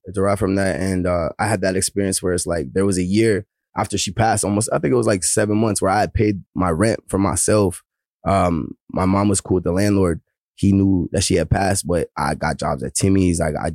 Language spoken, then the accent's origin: English; Nova Scotia, Canada; born or raised there; also born or lived in Toronto